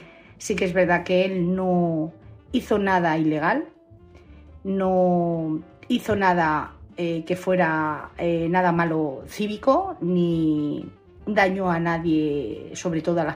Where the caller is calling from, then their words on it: Madrid, Community of Madrid, Spain; de Madrid.